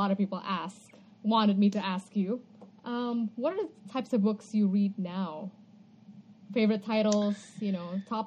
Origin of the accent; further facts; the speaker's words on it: Indonesia; first language Indonesian; English is a second language; Indonesian book, it's just a little different experience, you know, because I'm now reading my mm-hmm. my mother tongue.